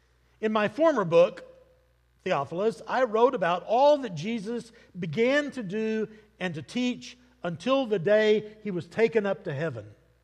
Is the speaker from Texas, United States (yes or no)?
yes; El Paso, Texas, United States; So I grew up in El Paso, and so I grew up around a lot of little Hispanic kids.